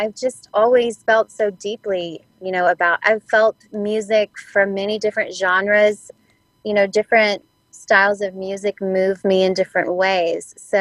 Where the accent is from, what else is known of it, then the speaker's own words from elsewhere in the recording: Tennessee, United States; I'm from Northwest Tennessee, a very rural area.